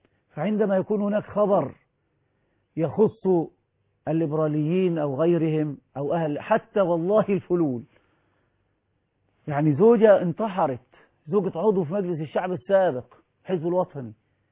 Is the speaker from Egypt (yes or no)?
yes; Egypt; للمسؤولين عندنا في مصر